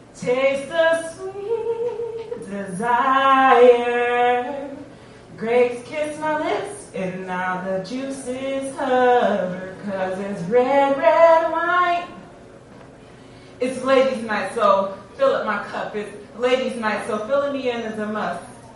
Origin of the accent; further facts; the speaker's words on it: Minnesota, United States; So, I haven't performed for a while. I'm from Minnesota.